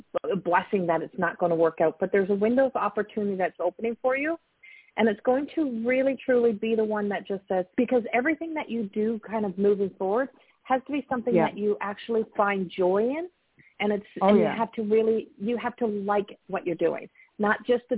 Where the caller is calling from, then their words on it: Colorado, United States; calling from Colorado.